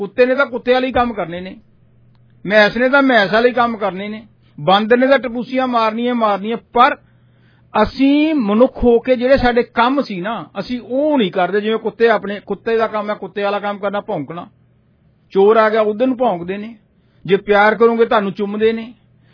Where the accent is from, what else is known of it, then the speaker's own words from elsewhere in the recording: Punjab, India; ਮੈਨੂੰ ਪਤਾ ਮੈਂ ਪੰਜਾਬ ਤੋਂ ਹਾਂ, ਸਾਡੇ ਬਰਨਾਲੇ ਵੀ, ਬਠਿੰਡੇ ਵੀ